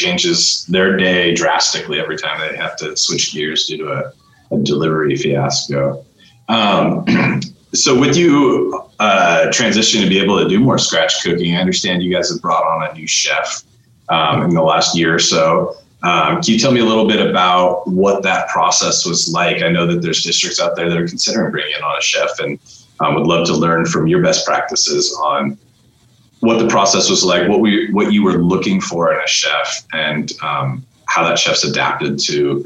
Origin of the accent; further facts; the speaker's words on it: Seattle, Washington, United States; I grew up in the Seattle area, and it's one of the most diverse cities I've ever been in.